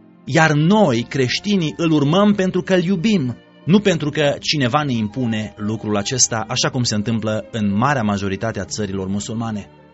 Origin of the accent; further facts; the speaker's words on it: Iran; Romanian is a second language; m-am născut și am crescut în Iran